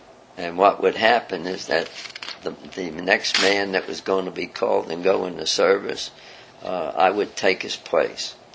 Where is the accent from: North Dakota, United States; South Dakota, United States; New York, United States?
New York, United States; New York City; born there; Well, I was born in New York City, in the heart of New York City. Everything is goes by numbers in my day, and I was born on 161st Street and 3rd Avenue in the Bronx.